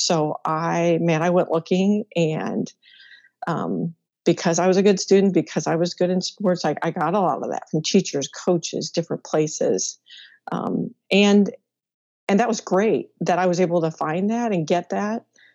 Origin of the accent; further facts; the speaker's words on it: Midwest, United States; And so for me, I was raised in the Midwest. I'm one of five kids.